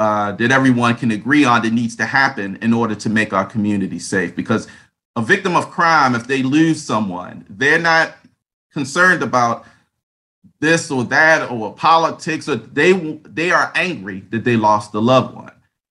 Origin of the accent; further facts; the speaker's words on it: Baltimore, Maryland, United States; In the city of Baltimore, and I was born and raised in Baltimore, as it was then, as it is now, everything is really relational.